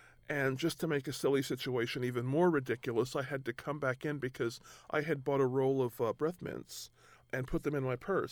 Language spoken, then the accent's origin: English; Pasadena, California, United States; When I was living in Pasadena, California, which is my hometown, I got picked up by the police for passing counterfeit money.